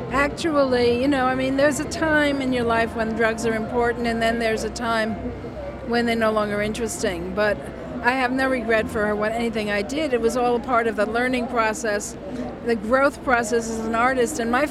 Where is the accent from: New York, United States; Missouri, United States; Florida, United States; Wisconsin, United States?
New York, United States; Brooklyn; moved away as an adult; I was born in Brooklyn, and I think that's what I was doing the first 34 years of my life. But since I moved out west, I have never really wanted to be back.